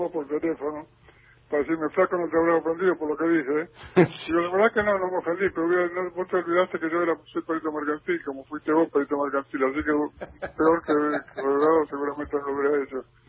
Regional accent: Bragado, Buenos Aires Province, Argentina; also born or lived in La Plata; desde cuando terminé mis estudios secundarios en Bragado, mi pueblo natal, fui a La Plata, donde estudié abogacía, y ahí viví unos 10 años, 11 años.

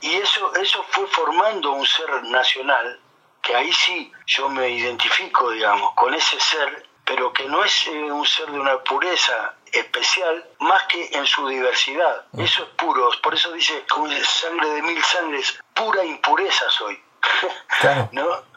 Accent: Entre Ríos, Argentina; born there; Yo nací, por ejemplo, en Entre Ríos

